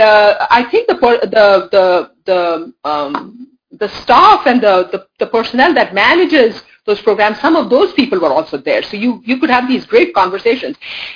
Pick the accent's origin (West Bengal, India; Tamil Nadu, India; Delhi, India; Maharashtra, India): Delhi, India; now in United States; I myself was educated in, because I grew up in Delhi.